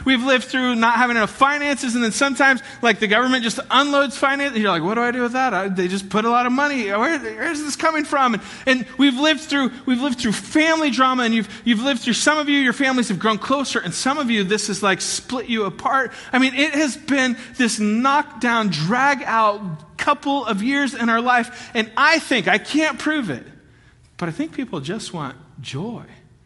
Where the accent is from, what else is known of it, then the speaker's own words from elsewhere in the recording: Kansas, United States; maybe this is a Kansas thing and not a Kentucky thing, because where I grew up in Kansas